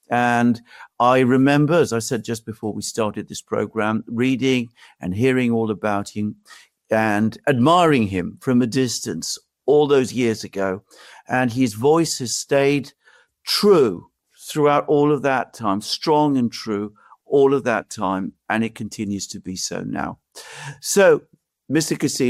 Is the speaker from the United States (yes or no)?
no; United Kingdom; Of course, I am British